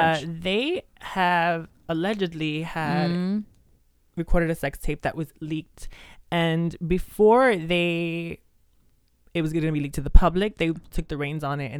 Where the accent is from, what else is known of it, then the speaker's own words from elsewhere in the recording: New York City, New York, United States; We're native New Yorkers, so we have a lot to say.